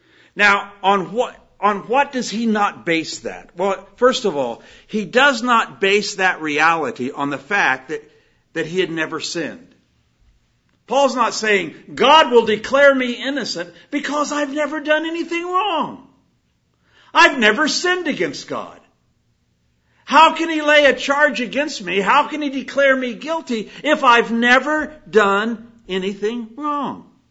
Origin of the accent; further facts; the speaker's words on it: Midwest, United States; I'm from the Midwest. You're not.